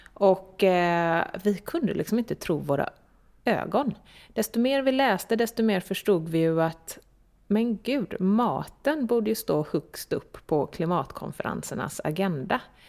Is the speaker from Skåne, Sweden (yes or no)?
no; Gothenburg, Västra Götaland County, Sweden; Vi är två vänner från Göteborg ursprungligen.